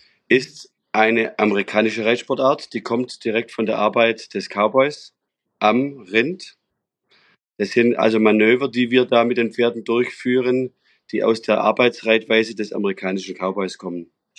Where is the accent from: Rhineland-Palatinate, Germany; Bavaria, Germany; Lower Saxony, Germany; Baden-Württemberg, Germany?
Baden-Württemberg, Germany; Kernen im Remstal; groß geworden. Mein Vater hat das reittherapeutische Reiten in der Diakonie Stetten, in Kernenstetten im Remstal aufgebaut mit behinderten Kindern. Das heißt, es war ein Bauernhof.